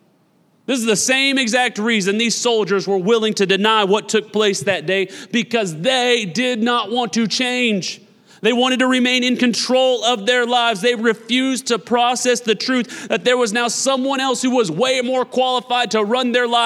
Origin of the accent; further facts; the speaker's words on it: Newton, Kansas, United States; Come on, I was born and raised in Newton, Kansas. We went to church every Sunday.